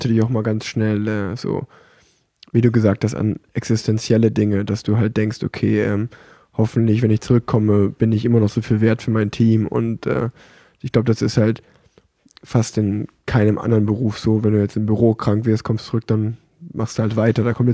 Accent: Cologne, North Rhine-Westphalia, Germany; als Kölner, der in Köln wohnt

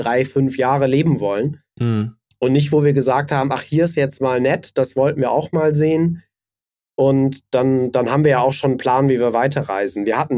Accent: Cologne, North Rhine-Westphalia, Germany; ich bin ja Kölner, ne?

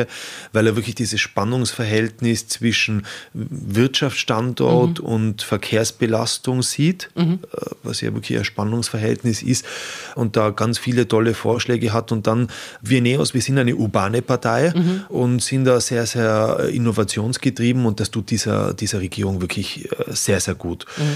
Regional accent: Tyrol, Austria; bei uns in Tirol, da gibt es den schönen Bezirk Osttirol, das ist der schönste Bezirk bei uns.

